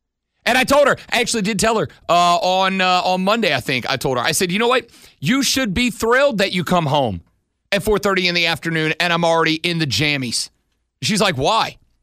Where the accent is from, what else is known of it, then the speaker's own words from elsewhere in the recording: New Orleans, Louisiana, United States; My goal is to retire to New Orleans, Louisiana. As my hometown, it is the best city on the face of planet Earth.